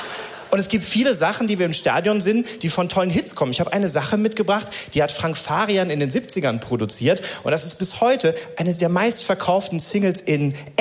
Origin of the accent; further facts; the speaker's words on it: Wattenscheid, North Rhine-Westphalia, Germany; Und ich komme ursprünglich aus Wattenscheid.